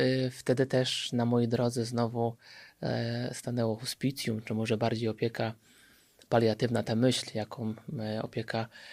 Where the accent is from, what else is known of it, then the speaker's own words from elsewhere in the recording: Lower Silesian Voivodeship, Poland; Później jak przeprowadziłem się na studia do Wrocławia, bo ja pochodzę z Dolnego Śląska